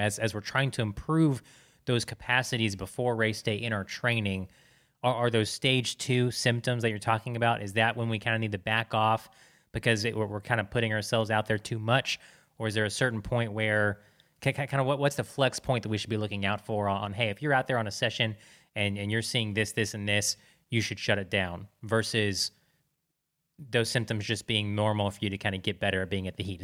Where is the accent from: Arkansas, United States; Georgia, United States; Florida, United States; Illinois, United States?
Florida, United States; I grew up in Florida. I get that.